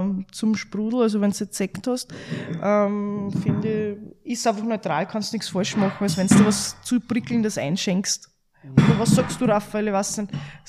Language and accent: German; Austria; Bei uns in Österreich